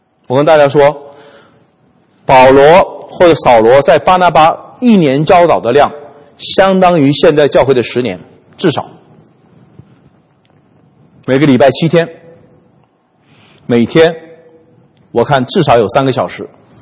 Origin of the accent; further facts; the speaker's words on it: China; 我们中国人有句话叫做以己度人呢